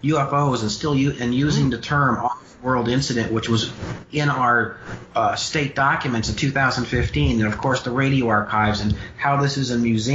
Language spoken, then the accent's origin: English; New York, United States; born there; now in Berkshires, United States; we moved in to the Berkshires from New York. Mm. And my mother, you know this, you know, was from Hollis, Queens. My father was from Patchogue, Long Island. I was born in New York.